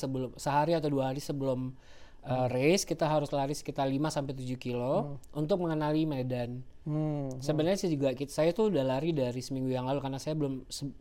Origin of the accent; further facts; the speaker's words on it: Indonesia; now in United States; kita dari Indonesia